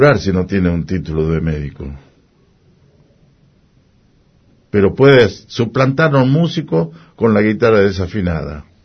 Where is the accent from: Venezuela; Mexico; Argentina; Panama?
Argentina; Salta; Soy salteño.